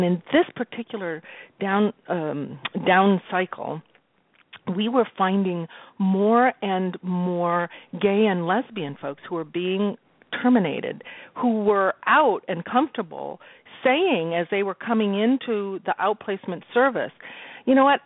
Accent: Midwest, United States; I grew up in the Midwest and, you know, I was thinking about this the other day.

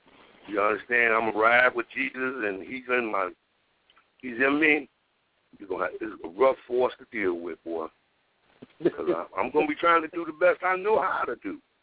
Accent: Chicago, Illinois, United States; I'm from Chicago, 95th Street, and I'll be there to race.

